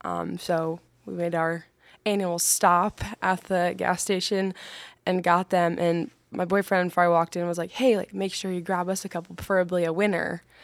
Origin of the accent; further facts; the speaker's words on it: DeWitt, Iowa, United States; Yeah, so I am originally, I grew up in DeWitt, Iowa.